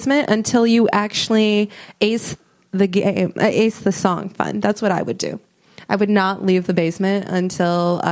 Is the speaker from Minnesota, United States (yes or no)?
yes; Minnesota, United States; And I am saying this because I'm from Minnesota. And when I was younger and sexually active in that cold, cold fucking state, I was miserable.